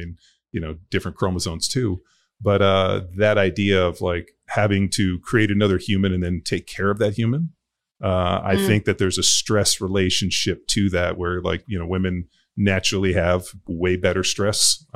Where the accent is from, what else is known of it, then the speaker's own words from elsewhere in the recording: California, United States; no, my grandparents are from Denmark. I grew up in California.